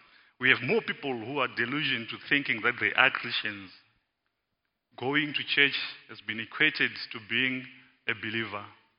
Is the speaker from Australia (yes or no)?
no; Zimbabwe; moved away as an adult; now in South Africa; I am originally from Zimbabwe, and it has been my country of birth. I lived in Zimbabwe for 24 years. And I'm been in South Africa for 10, so you can even guess how old I am even from there.